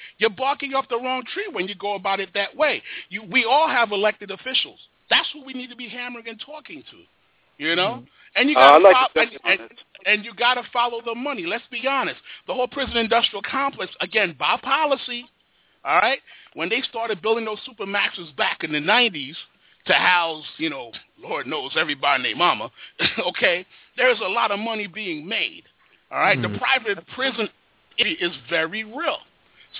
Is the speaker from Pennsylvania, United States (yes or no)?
no; Brooklyn, New York, United States; I come from Brooklyn, New York.